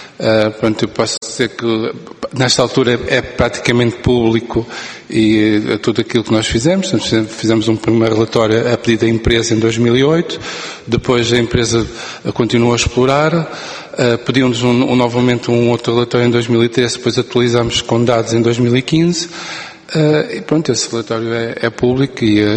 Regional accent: Bencatel, Alentejo, Portugal; sou de Bencatel, portanto, Bencatel Vila Viçosa.

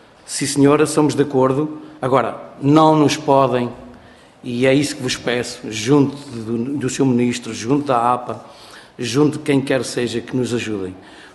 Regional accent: Marinha das Ondas, Coimbra, Portugal; Viemos da Marinha das Ondas, que é uma freguesia ao sul do concelho da Figueira da Foz. Uma pequena freguesia faz fronteira, como se costuma dizer, com o concelho de Pombal, com o distrito de Leiria

